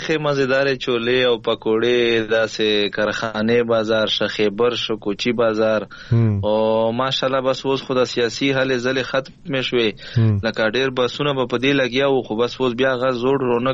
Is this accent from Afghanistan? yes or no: no; Khyber Pakhtunkhwa, Pakistan; now in Bannu, Pakistan; مونږ اصل کې د وزیرستان یو خو اوس په بنو کې پاتې کیږي وزیر یما